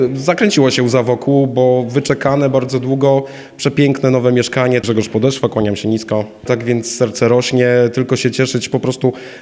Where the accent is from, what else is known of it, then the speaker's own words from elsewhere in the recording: Gliwice, Silesian Voivodeship, Poland; Powiem szczerze, urodziłem się tutaj w Gliwicach, wychowałem się w Łabędach, dlatego też ta dzielnica jest bardzo bliska mojemu sercu